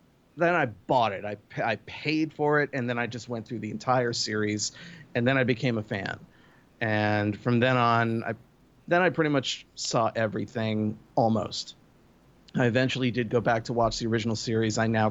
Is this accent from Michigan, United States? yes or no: no; Azusa, California, United States; also born or lived in Philadelphia; Well, I was mostly raised in Azusa, California, but I was born in Philadelphia.